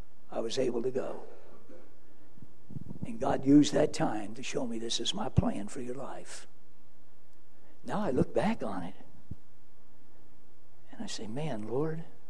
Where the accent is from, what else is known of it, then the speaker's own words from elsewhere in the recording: Florida, United States; I was a Florida boy. I grew up in Florida. I knew what the weather was.